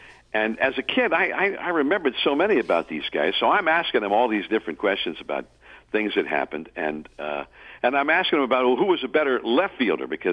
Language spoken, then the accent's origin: English; California, United States; and I grew up here in the Bay Area, and I grew up with the Giants as my team